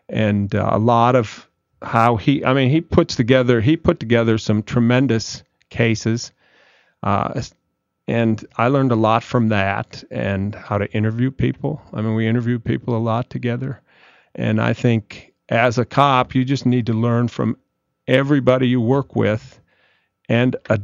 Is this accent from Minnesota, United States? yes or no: yes; Minneapolis, Minnesota, United States; And I grew up in Minneapolis, and we used to listen.